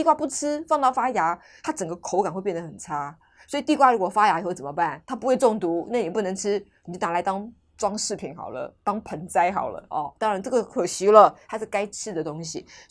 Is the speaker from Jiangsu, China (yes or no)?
yes; Jiangsu, China; 像我的家乡江苏鱼米之乡。我们家是产米的，虽然我在江苏我没有种过稻田，我没有种过田